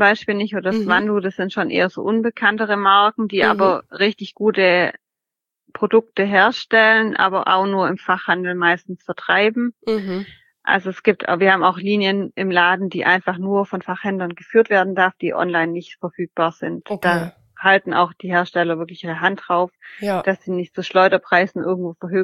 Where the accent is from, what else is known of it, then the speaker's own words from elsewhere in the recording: Esslingen, Baden-Württemberg, Germany; also ich komme ja aus Esslingen